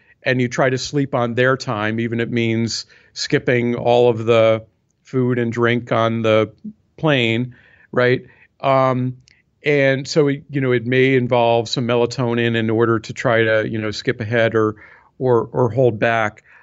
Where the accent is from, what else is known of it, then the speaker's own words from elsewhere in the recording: Boston, Massachusetts, United States; also born or lived in California; back in my hometown of Boston and I step off the curb, you know, people are going to honk a horn